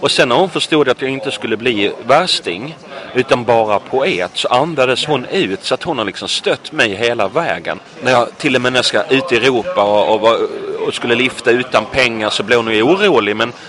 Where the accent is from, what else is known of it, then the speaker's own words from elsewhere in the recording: Helsingborg, Skåne, Sweden; södra Helsingborg.